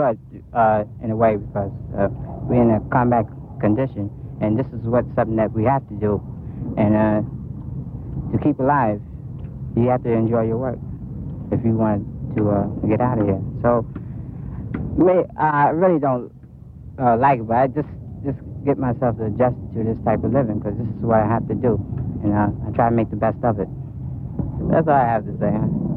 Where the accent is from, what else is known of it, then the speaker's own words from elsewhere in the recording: New York City, New York, United States; New York City.